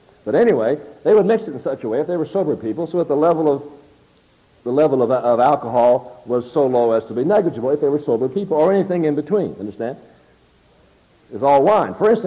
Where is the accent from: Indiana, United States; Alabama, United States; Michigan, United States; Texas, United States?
Indiana, United States; Heltonville; I'm from Heltonville, Indiana. One of the reasons I get excited about life, because when you're from Heltonville, you get excited about anything.